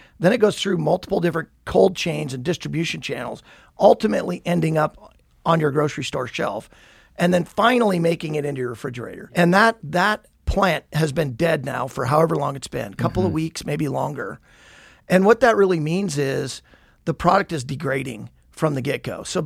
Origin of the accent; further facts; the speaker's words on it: Billings, Montana, United States; I grew up, Justin, on a dryland wheat farm. I grew up in Billings, but our family had a farm south of Flaxville, in between Flaxville and Poplar, not far from Plentywood, so up in kind of the northeastern corner of the state.